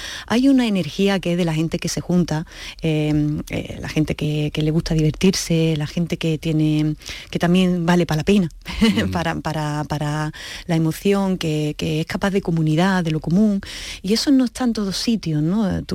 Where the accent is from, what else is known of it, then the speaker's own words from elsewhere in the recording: Jaén, Andalusia, Spain; Yo soy trianera de Jaén, solo decirlo